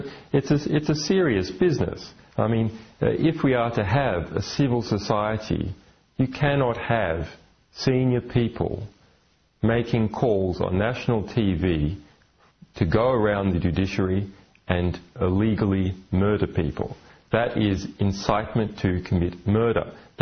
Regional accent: Australia; in Australia, my home country

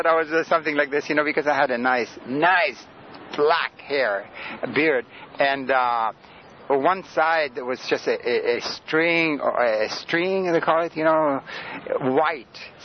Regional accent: Sudan; first language Greek; English is a second language; I'm not from this country. I'm from the Sudan.

